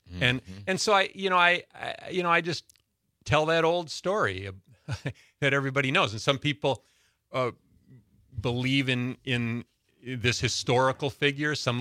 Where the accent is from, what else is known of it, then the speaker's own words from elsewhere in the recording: Wisconsin, United States; when I was growing up in Clark County, we lived on a gravel road. We had a dairy farm about 1.5 miles down a gravel road.